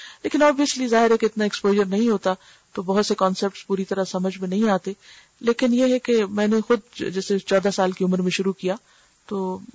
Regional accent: Sargodha, Punjab, Pakistan; Class to میں گاؤں میں تھوڑے دن کے لیے گئی, لیکن یہ کہ باقاعدہ یہاں جہاں میری پیدائش ہوئی سرگودا میں, وہاں جو ایک فارمل سکولنگ ہے وہ کلاس تھری سے شروع ہوئی.

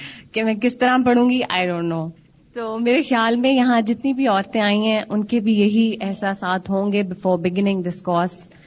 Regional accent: Lahore, Punjab, Pakistan; moved away as an adult; now in Karachi, Pakistan; میرے 4 بچے ہیں اور میرا تعلق لاہور شہر سے ہے، اور میں شادی کے بعد کراچی آئی ہوں.

